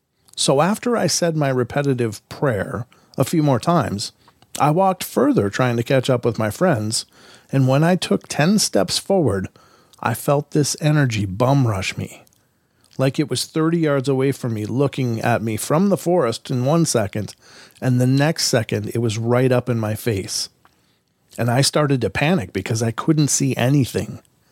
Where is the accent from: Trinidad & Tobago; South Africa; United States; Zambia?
United States; Dundee, Oregon; I went looking for haunted places nearby us. I'm from Dundee, Oregon, so I got online and looked around and found the story of the Lafayette Cemetery.